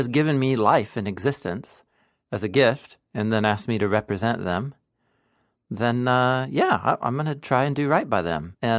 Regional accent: West Coast, United States; born or raised there

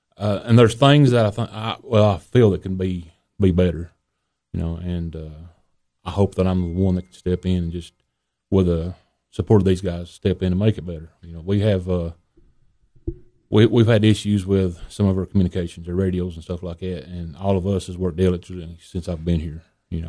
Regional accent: Tennessee, United States; I'm originally from Fentress County.

